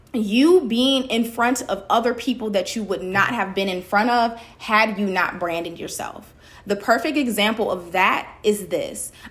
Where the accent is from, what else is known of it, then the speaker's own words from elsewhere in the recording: Chicago, Illinois, United States; now in Atlanta, United States; For those of you that don't know me, I'm originally from Chicago, went over to Indiana University for school, and then I came down here to Atlanta once I started my full-time job.